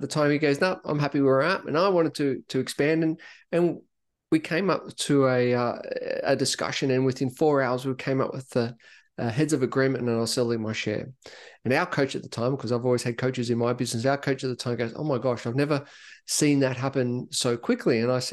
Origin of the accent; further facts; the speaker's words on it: Sydney, New South Wales, Australia; growing up in Sydney, mum, dad, two sisters at the time, another sister was coming.